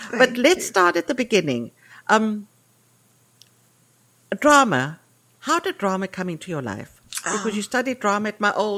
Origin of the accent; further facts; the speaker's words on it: South Africa; born there; moved away; I'm South African born, but I've been away for too long, so I have lost the expression.